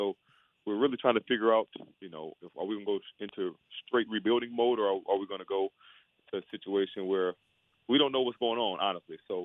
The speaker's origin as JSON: {"language": "English", "town": "Baton Rouge", "region": "Louisiana", "country": "United States", "said": "So I'm from Baton Rouge"}